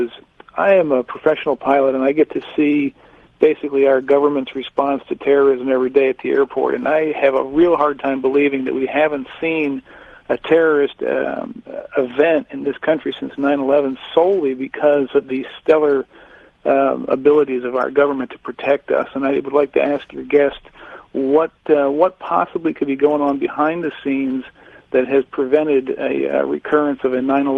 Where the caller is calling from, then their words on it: Phoenix, Arizona, United States; I'm calling from Phoenix, Arizona.